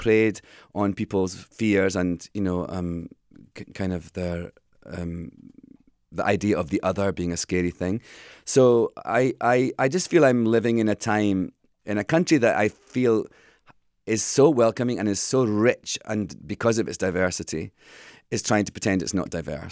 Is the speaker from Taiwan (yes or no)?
no; Scotland, United Kingdom; now in United States; I'm always Scottish first. I don't think you can ever change your... I feel like Scotland's history is sort of mushed up inside the marrow of my bones.